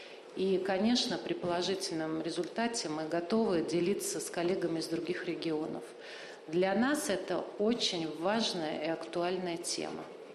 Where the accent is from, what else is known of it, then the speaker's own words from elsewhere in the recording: Torzhok, Tver Oblast, Russia; прежде всего для меня, как для коренного жителя этого города